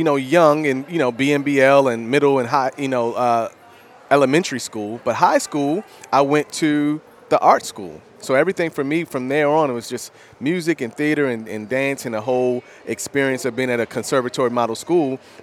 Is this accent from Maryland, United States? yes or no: yes; Baltimore, Maryland, United States; I grew up in West Baltimore, Edmondson Village, Catonsville, Yale Heights, Irving. That whole area.